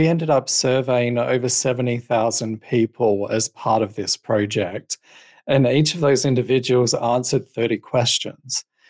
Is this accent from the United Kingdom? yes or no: no; South Australia, Australia; accent: Australian; moved away as an adult; now in United States; So yeah, for those wondering, the accent is Australian. So I'm from Australia, South Australia. I've been in Florida for about 6 or 7 years now, I think.